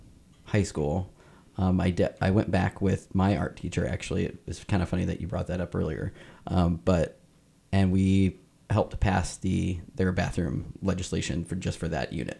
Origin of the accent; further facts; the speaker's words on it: Bloomington, Illinois, United States; So I came from Unit 5 in Bloomington Normal